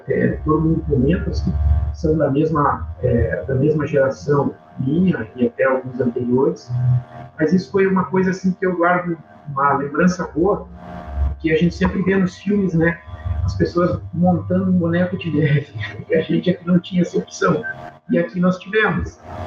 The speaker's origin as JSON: {"language": "Portuguese", "town": "Curitiba", "region": "Paraná", "country": "Brazil", "tie": "born or raised there", "said": "Eu sou de Curitiba mesmo, nasci aqui, fiquei muito pouco tempo fora trabalhando, acredito que se somar os períodos que eu fiquei fora de Curitiba, não deve ultrapassar um ano, então basicamente vivi aqui a minha vida toda"}